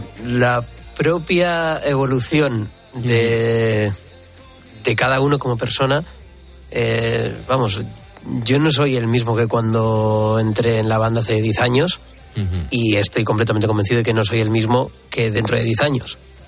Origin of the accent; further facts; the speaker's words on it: Bilbao, Basque Country, Spain; born there; No siendo mi tierra natal, porque yo ya nací en Bilbao.